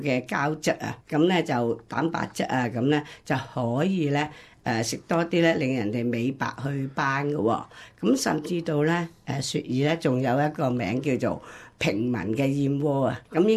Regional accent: China; 好似我哋中國人咧，就好識叫做滋陰補腎啊、養顏啊呢方面啊研究嘅。

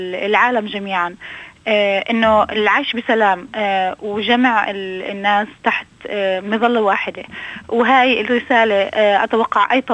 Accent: Palestine; أنا طبعا كوني فلسطينية

